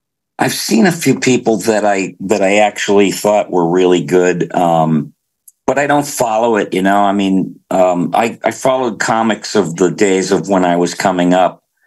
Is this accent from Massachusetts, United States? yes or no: yes; Boston, Massachusetts, United States; And I came from Boston.